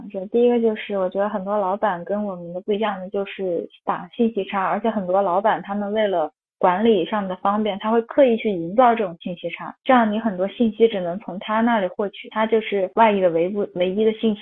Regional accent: China; 就跟我们中国人从小熟悉的考级一模一样

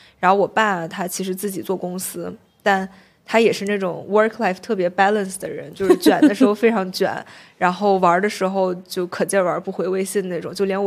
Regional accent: Tianjin, China; 对，我是天津的。然后大家都不觉得我像天津人，就只要我不说话，他们都觉得我像个南方姑娘。

